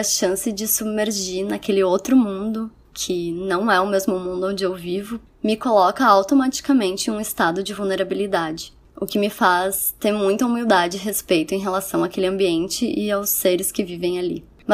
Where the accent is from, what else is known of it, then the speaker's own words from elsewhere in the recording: Porto Alegre, Rio Grande do Sul, Brazil; eu sou de Porto Alegre.